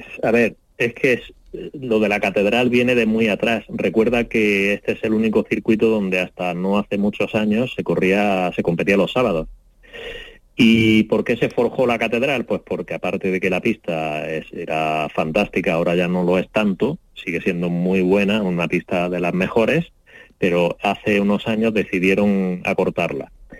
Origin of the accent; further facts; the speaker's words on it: Jerez de la Frontera, Andalusia, Spain; Yo creo que Jerez, para mí, es la carrera, no solo porque es mi tierra